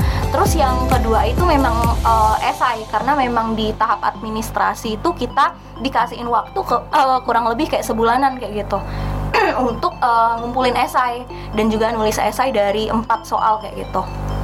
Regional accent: Pontianak, West Kalimantan, Indonesia; dari Prodi Manajemen Angkatan 2021, Fakultas Ekonomi dan Bisnis UNTAN. Asalku asli dari Pontianak

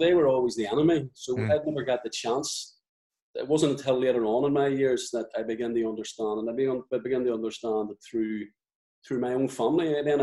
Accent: Belfast, Northern Ireland, United Kingdom; So, I'm from Clonard

